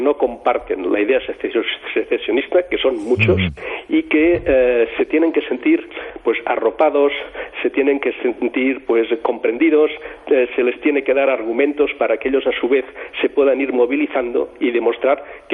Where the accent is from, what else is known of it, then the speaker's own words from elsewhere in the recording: Catalonia, Spain; muchos catalanes pensamos y deseamos seguir siendo españoles.